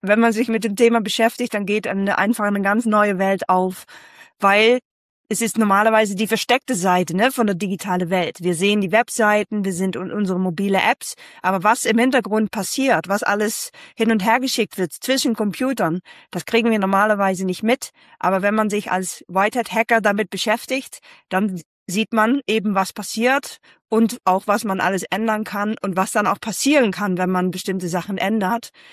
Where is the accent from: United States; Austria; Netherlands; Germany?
Netherlands; ich komme ursprünglich aus den Niederlanden.